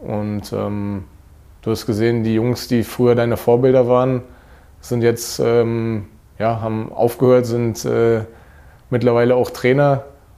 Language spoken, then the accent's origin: German; Berlin, Germany; Ja, und das ist meine Heimat. Ist halt schön.